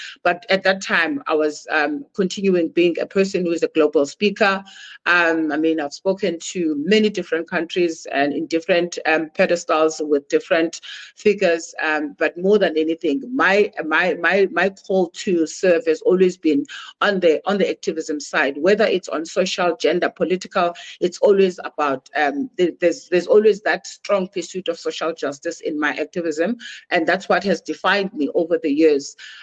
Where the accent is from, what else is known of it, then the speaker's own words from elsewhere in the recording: Bizana, Eastern Cape, South Africa; English is a second language; I am a South African born in a place called Bizana. It's a small town in the Eastern Cape. I grew up there, and I originally emerged from the Eastern Cape.